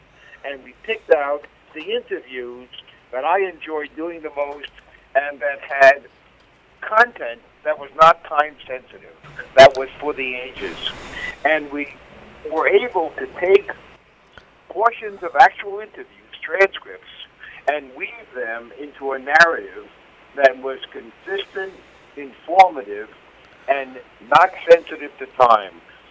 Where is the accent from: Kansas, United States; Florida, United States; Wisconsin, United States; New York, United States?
New York, United States; Queens; And it's not because I'm French, because I'm not French. I grew up in Queens, New York.